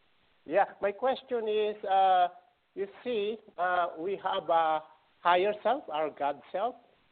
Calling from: Perth, Western Australia, Australia; I'm calling from Perth, Australia.

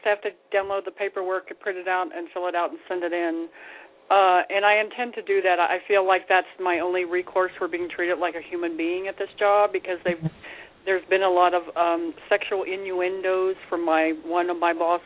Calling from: Colorado, United States; Colorado.

